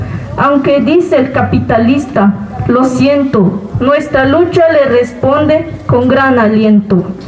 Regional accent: Chiapas, Mexico; Yo vengo del Caracol 3, La Garrucha, zona selva central

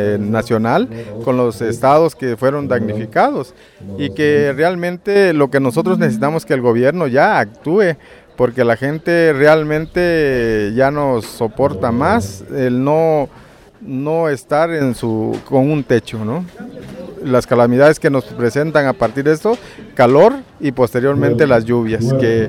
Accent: Chiapas, Mexico; vengo del estado de Chiapas.

